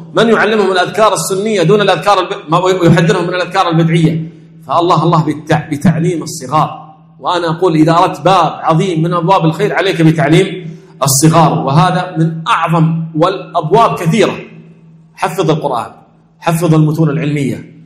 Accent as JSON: {"language": "Arabic", "country": "Kuwait", "said": "أحد الإخوة الأبطال عندنا في الكويت"}